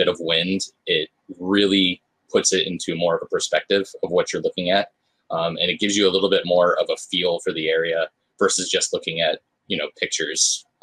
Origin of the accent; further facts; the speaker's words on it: Florida, United States; Where I grew up in Florida was literally within viewing of the vehicle assembly building of the Kennedy Space Center.